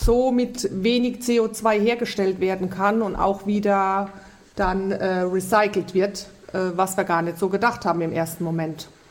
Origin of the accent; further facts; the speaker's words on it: Mannheim, Baden-Württemberg, Germany; born there; Ich bin gebürtige Mannemarin